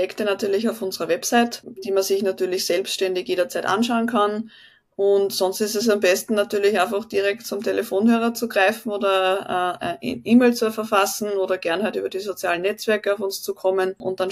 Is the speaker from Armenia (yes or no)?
no; Austria; wir haben in Graz bei uns in Österreich mal ein Casino ausgestattet